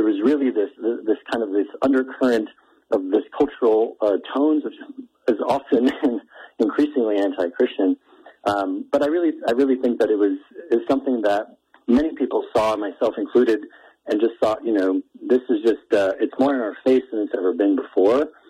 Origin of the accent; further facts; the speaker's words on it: Great Falls, Montana, United States; born there; I was born in Great Falls, so this is really a big honor.